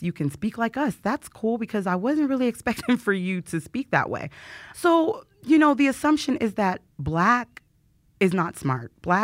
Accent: Ohio, United States; I grew up in Northeast Ohio, a town that was primarily white and black. We didn't really have a lot of other ethnicities represented in my hometown.

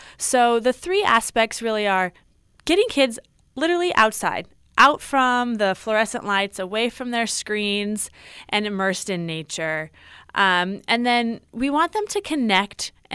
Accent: California, United States; I grew up on the Central Coast. I went to Camp Natoma as a child.

